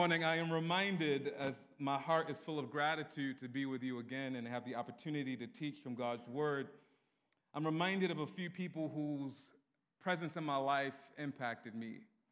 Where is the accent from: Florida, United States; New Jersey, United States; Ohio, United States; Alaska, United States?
New Jersey, United States; Cherry Hill; And I grew up in Cherry Hill with a lot of poverty and violence in our community and also within the home.